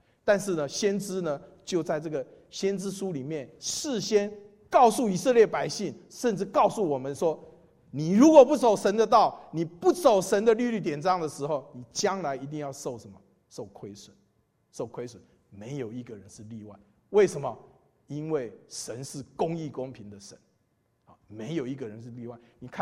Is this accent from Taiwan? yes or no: yes; Taiwan; 是不是我是台湾来的